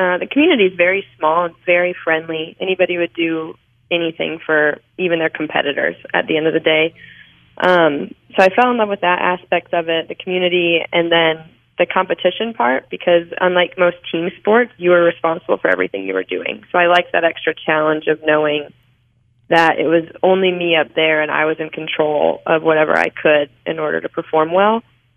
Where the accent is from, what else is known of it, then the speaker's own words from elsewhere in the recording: Montana, United States; So I grew up in Montana, which is obviously another state that's big into hunting, firearms, things like that.